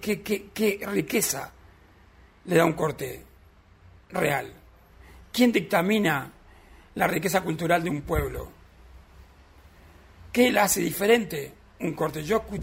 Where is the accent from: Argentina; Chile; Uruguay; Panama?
Uruguay; Montevideo; En Uruguay, yo soy de Palermo, y en Ancina, por ejemplo, que es donde yo empecé